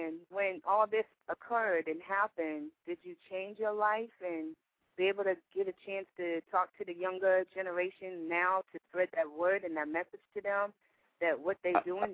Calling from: Alaska, United States; Hi, how you doing? I'm calling from Alaska.

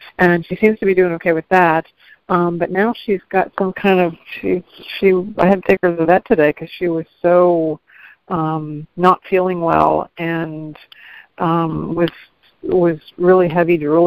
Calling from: Cincinnati, Ohio, United States; I'm calling from Cincinnati, Ohio.

